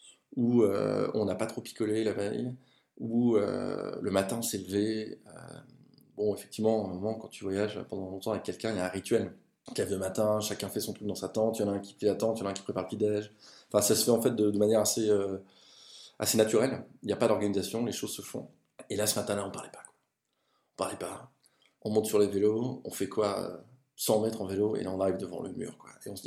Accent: Normandy, France; parce qu'en tant que Normand, je ne peux pas dire que la pluie, c'est quelque chose que j'aime pas

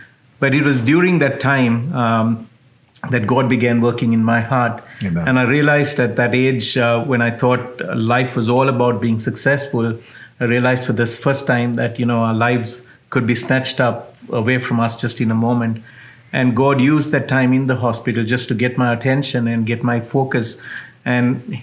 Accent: Sri Lanka; Well, I was originally from Sri Lanka, and it was at the age of 18

